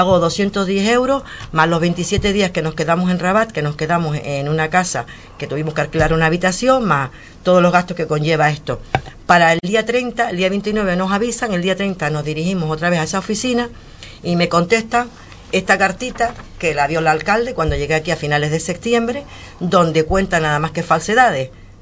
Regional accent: Canary Islands, Spain; yo estoy orgullosa de ser majorera, de ser de las Islas Canarias. Cuando me preguntan, ¿de dónde eres? Claro, yo tengo mi pasaporte español, soy española, pero ¿de qué sitio? ¿De las Islas Canarias? ¿De dónde? De Fuerteventura.

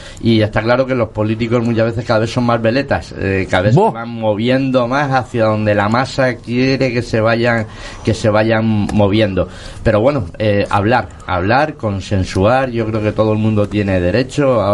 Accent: Canary Islands, Spain; un montón de palabras como fleje, tal, que nos identifican como canarios, ¿no?

